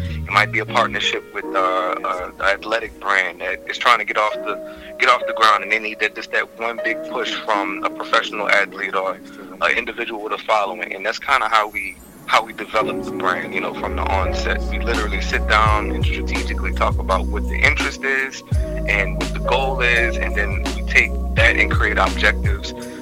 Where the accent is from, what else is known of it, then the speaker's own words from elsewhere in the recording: New Orleans, Louisiana, United States; I'm from New Orleans.